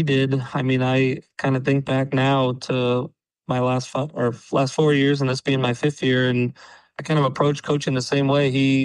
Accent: Howells, Nebraska, United States; So I'm from Howells High School. I played there from 2007 to 2011

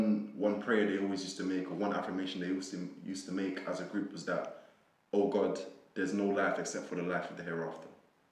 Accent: Newham, London, United Kingdom; I grew up in Newham, East London.

